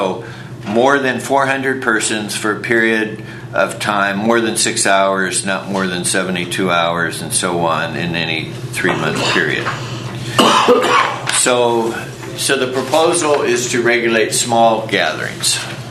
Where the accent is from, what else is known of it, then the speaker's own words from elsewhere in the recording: Oregon, United States; You know, I'm from Curry County